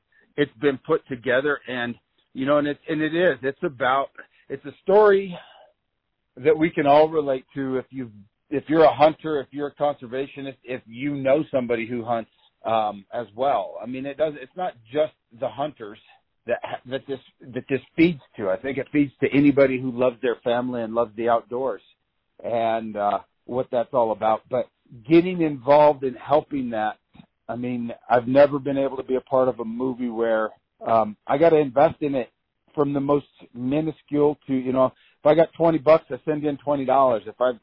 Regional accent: Colorado, United States; You know, growing up, I grew up on the Eastern Plains.

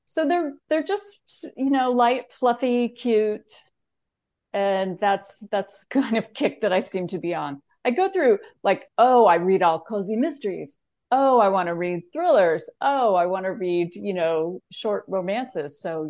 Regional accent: California, United States; growing up in California, mostly a San Francisco 49ers fan, you know, we were not fans of the Patriots.

